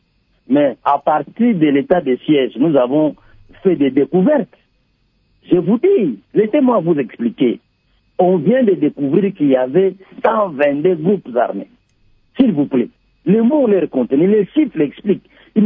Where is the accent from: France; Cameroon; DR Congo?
DR Congo; Nous autres, nous sommes Congolais de père et de mère.